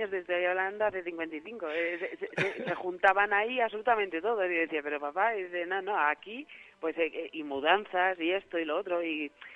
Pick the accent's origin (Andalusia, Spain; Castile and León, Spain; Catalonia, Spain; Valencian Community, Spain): Castile and León, Spain; Maderuelo; now in Aranda de Duero, Spain; yo vengo de Campo de San Pedro, de Maderuelo, un pueblecito en Segovia, pero vivo actualmente en Aranda de Duero, en Burgos.